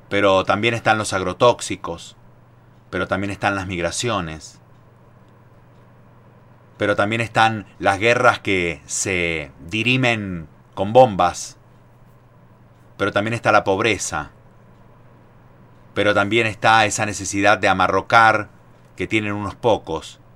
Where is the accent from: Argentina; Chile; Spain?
Argentina; San Juan; Ahí también hay laburantes de mi tierra sanjuanina, del terruño con toda la S.